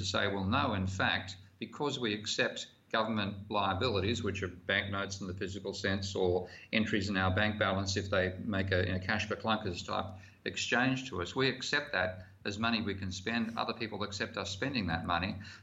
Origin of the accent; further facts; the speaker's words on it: Australia; pardon me being an Australian there and swearing